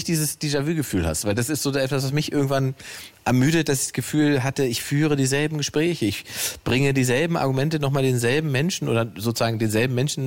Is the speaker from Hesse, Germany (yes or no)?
no; Saxony-Anhalt, Germany; ich komme aus Sachsen-Anhalt ursprünglich